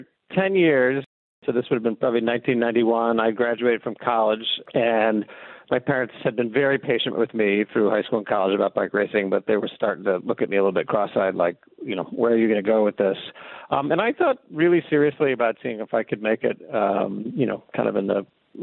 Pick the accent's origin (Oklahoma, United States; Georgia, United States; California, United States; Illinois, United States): Illinois, United States; Chicago; So I grew up in the North Shore of Chicago, and, you know, it was the place well documented in all the John Hughes movies